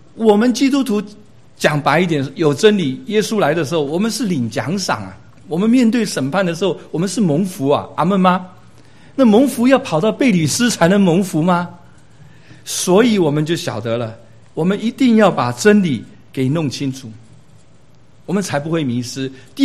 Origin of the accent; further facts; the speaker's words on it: South Africa; 我是从南非来的，所以我就找一些南非的这些图案哈。我们非洲很多动物